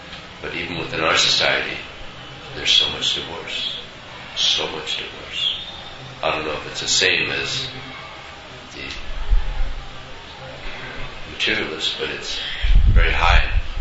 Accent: United States; Just like myself, I grew up in America, and at about 22 I went on a spiritual search

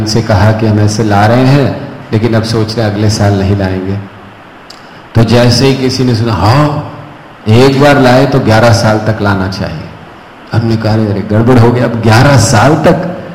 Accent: Mumbai, Maharashtra, India; also born or lived in North India; हम उत्तर भारत से हैं, लेकिन हम लोग बॉम्बे में बड़े हुए

